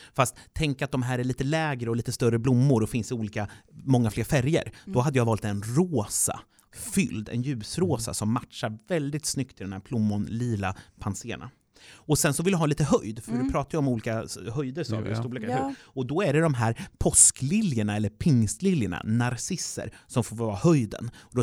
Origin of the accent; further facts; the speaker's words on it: Örebro County, Sweden; Och en Närkes landskapsblomma som jag kommer ifrån, Närke.